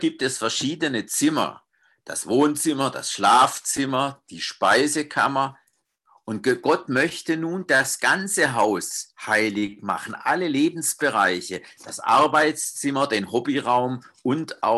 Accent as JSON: {"language": "German", "region": "Baden-Württemberg", "country": "Germany", "tie": "born or raised there", "said": "Dazu eine Geschichte aus meiner Heimat, aus dem Schwarzwald."}